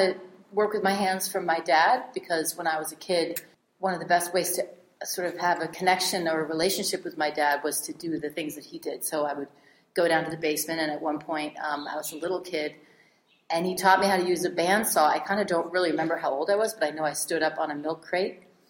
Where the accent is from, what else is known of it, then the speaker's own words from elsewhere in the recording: Newton, Massachusetts, United States; I grew up outside of Boston in Newton, Massachusetts.